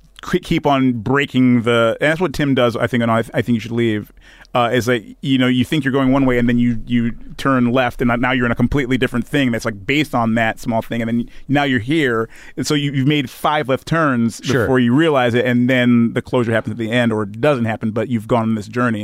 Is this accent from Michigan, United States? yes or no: yes; Detroit, Michigan, United States; He's from Detroit. You know, so we're all from Detroit.